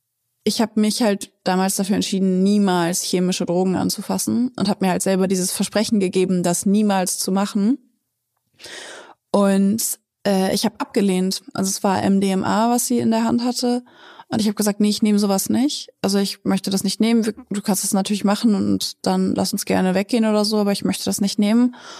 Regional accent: Hanover, Lower Saxony, Germany; … und ich wohnen ja aktuell in Süddeutschland, aber ich komme selber ursprünglich aus Hannover.

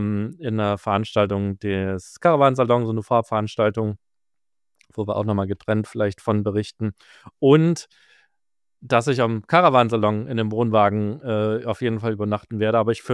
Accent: Saxony, Germany; accent: Saxon; Ja, ich bin Sachse, ich darf mich über meinen Dialekt lustig machen.

